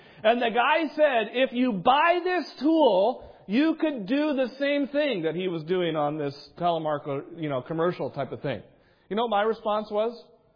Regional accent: New England, United States; I grew up in New England, as I know some of you do as well.

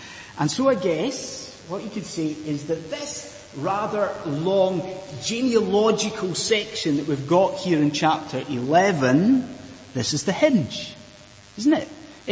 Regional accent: Inverness, Scotland, United Kingdom; I remember as a child growing up in Inverness that when that was being built

